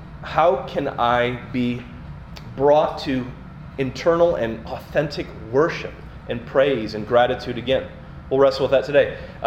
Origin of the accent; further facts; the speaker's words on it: Atlantic, Iowa, United States; I'm from Atlantic, Iowa.